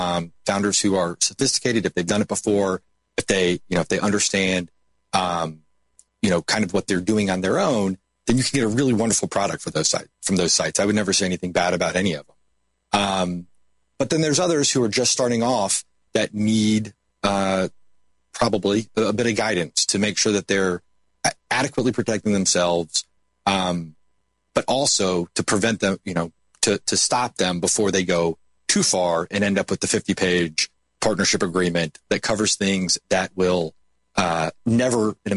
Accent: Memphis, Tennessee, United States; start a beer brewery in my hometown of Memphis.

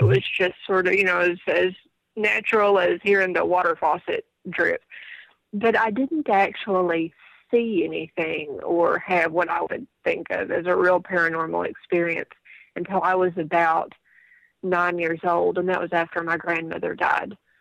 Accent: Kentucky, United States; I grew up in Eastern Kentucky. We lived pretty far back in the mountains.

